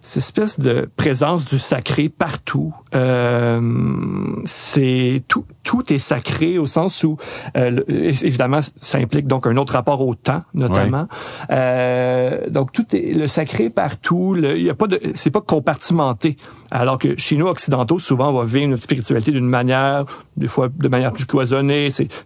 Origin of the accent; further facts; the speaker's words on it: Mirabel, Quebec, Canada; étant donné que je viens de la région de Mirabel, donc pas très loin d'Oka.